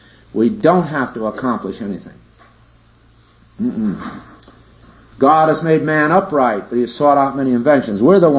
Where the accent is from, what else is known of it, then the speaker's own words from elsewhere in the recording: New England, United States; and I come from New England, and there this concept is full-blown.